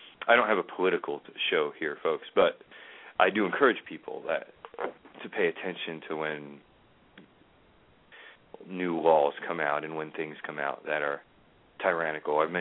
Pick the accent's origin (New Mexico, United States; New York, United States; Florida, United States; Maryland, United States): Maryland, United States; Baltimore; I'm from Baltimore.